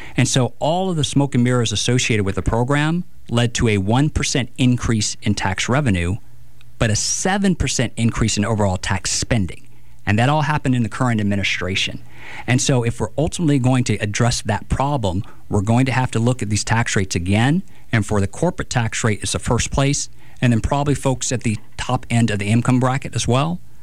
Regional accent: United States; I'm an American, and I love my country as much as you do.

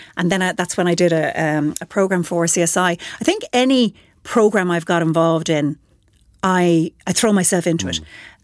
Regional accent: Limerick, Munster, Ireland; I was from Limerick

